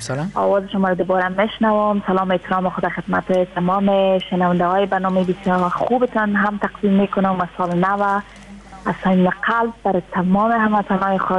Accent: Afghanistan; ما اگر چی دیر نشد از افغانستان آمدم

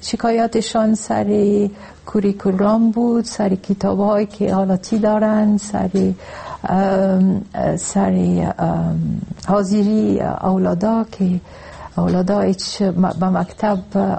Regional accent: Lebanon; now in Kabul, Afghanistan; ما اصلا از لبنان هستم

